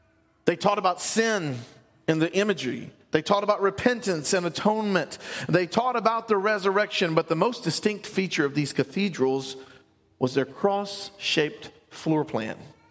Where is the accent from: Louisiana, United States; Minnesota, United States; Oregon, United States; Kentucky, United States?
Louisiana, United States; I'm from South Louisiana. I know. We don't use that.